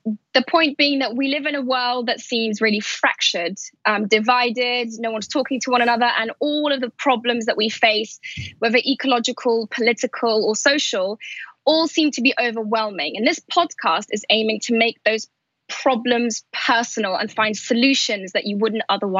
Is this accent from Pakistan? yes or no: yes; Pakistan; also born or lived in Saudi Arabia / Afghanistan; I grew up in Pakistan, I grew up in Saudi, I grew up in Afghanistan